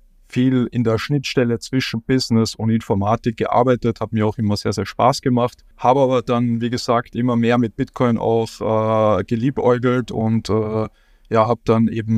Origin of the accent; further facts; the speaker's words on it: Salzburg, Austria; Ich komme aus Salzburg, aus dem schönen Österreich, Nachbarn ja von euch.